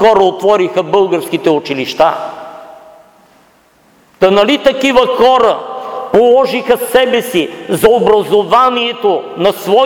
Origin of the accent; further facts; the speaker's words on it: Pazardzhik Province, Bulgaria; Аз съм дошъл от Пазарджишкия край, от едно село.